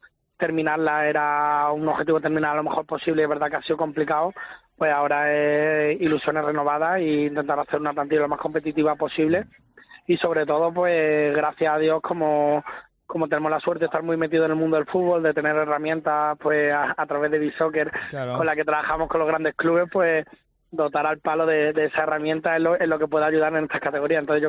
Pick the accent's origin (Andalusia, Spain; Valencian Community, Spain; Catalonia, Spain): Andalusia, Spain; Málaga